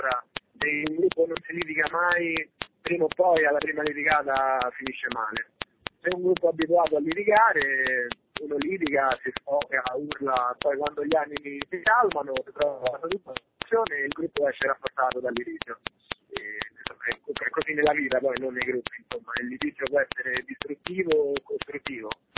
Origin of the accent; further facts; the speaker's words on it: Civitavecchia, Lazio, Italy; Sono di Civitavecchia, quindi...